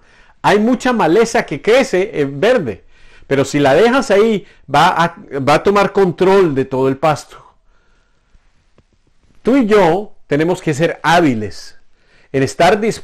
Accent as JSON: {"language": "Spanish", "region": "Bogotá", "country": "Colombia", "tie": "born there", "said": "mis primos, los provincianos, llaman a los bogotanos, que es de donde yo nací, cachacos."}